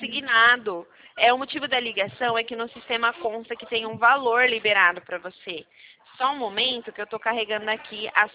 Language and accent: Portuguese; Poços de Caldas, Minas Gerais, Brazil; born there; Eu nasci em Poços de Caldas, aí lá é frio, hein?